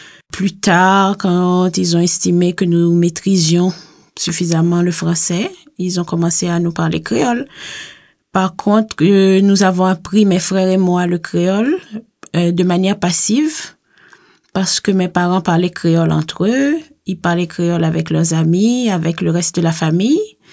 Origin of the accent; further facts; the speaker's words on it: Gabon; moved away as an adult; also born or lived in United States; now in Switzerland; j'ai 38 ans, je suis née au Gabon de parents haïtiens. J'ai fait toutes mes études secondaires au Gabon et une partie de mes études universitaires également. Ensuite, j'ai été aux États-Unis